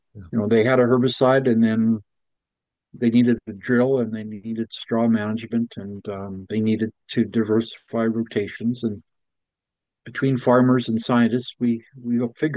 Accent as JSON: {"language": "English", "town": "Winnipeg", "region": "Manitoba", "country": "Canada", "tie": "born or raised there", "said": "I grew up in Winnipeg, but I spent most of my weekends and summer holidays on my uncle's farm at Minto"}